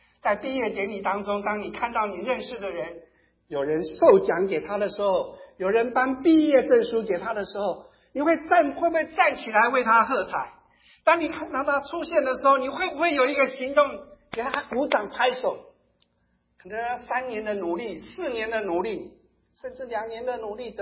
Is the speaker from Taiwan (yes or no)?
yes; Taiwan; 当我们在台湾长大的时候